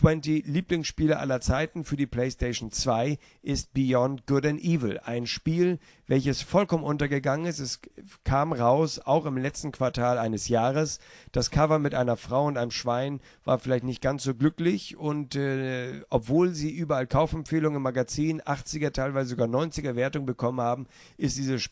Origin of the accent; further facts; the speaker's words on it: Hamburg, Germany; in meiner Heimatstadt in Hamburg